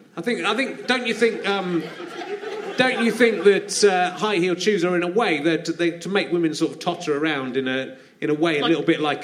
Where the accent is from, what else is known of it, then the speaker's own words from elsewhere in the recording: Cheddar, South West England, United Kingdom; I grew up in Cheddar in Somerset.